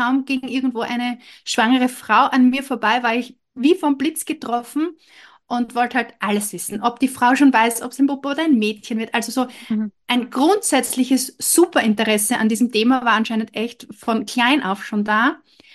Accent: Eastern Austria, Austria; wie du schon gesagt hast. Ich komme aus dem Osten von Österreich, ziemlich genau zwischen Graz und Wien. Lebe hier relativ ländlich mit meiner Familie in einem kleinen Ort.

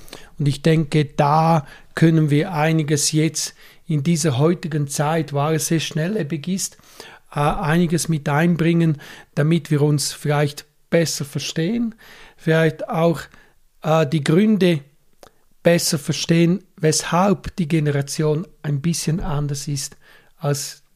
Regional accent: Sedrun, Graubünden, Switzerland; Ich komme aus der Schweiz, aus Sedrun. Das ist ein kleiner Bergdorf. Ich bin 55 Jahre alt

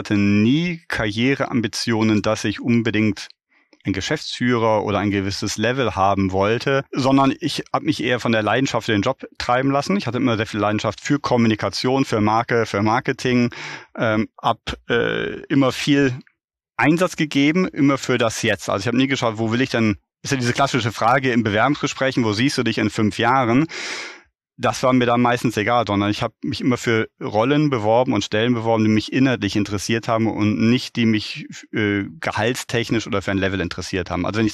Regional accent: Düsseldorf, North Rhine-Westphalia, Germany; now in Berlin, Germany; Ich bin, auch wenn ich jetzt in Berlin lebe, ich bin gebürtiger Rheinländer, ich bin geboren, zur Schule gegangen, Zivildienst gemacht und zur Universität gegangen im schönen Düsseldorf.

